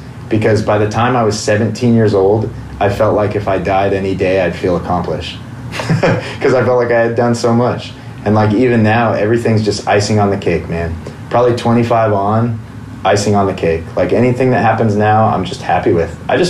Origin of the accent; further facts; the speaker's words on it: Washington, United States; I knew I was born in the wrong place. Like, I grew up in Washington. I love Washington.